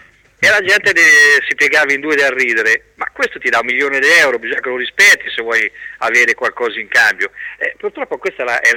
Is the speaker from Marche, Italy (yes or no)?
yes; Ancona, Marche, Italy; born there; sono nata ad Ancona 53 anni fa